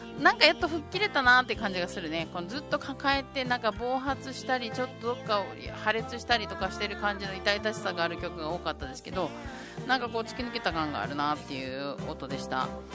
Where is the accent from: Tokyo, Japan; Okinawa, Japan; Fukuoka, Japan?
Okinawa, Japan; 私たち沖縄県民こそが行かなくなりますから